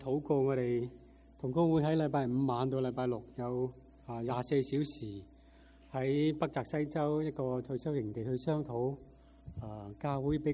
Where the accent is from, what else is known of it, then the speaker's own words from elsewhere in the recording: Hong Kong; 记得当我还是小个在香港长大的时候，就很喜欢看电视